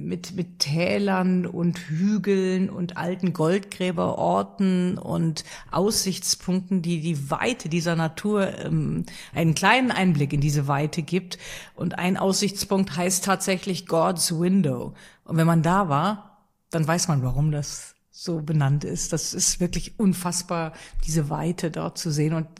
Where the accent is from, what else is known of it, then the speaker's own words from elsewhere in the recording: Rhineland, Germany; Ich als Rheinländerin müsste jetzt Köln sagen.